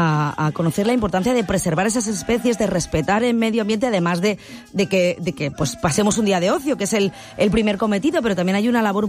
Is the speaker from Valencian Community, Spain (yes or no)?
yes; Valencian Community, Spain; visita obligada también para los que somos de la Terreta, como digo yo.